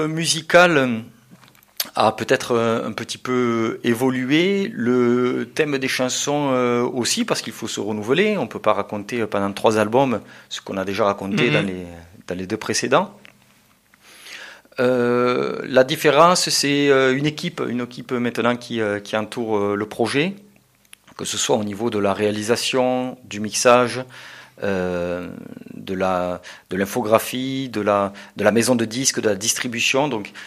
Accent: Occitanie, France; born there; puisque je suis né ici en Occitanie

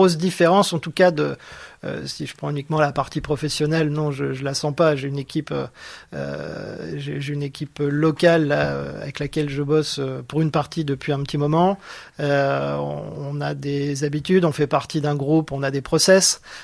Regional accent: Hauts-de-France, France; Donc moi, je suis nordiste.

